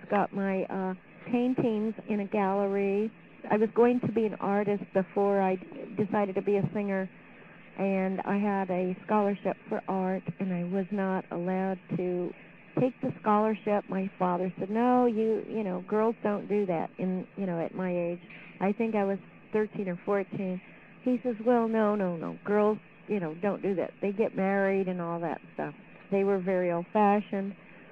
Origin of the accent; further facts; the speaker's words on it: National City, California, United States; also born or lived in Klamath Falls, Oregon / Anchorage, Alaska; I was born in Klamath Falls, Oregon, and we moved to Anchorage, Alaska when I was around a year old. We stayed in Anchorage, Alaska till I was around 11 or 11 and a half and moved to National City just a little teeny bit south of San Diego.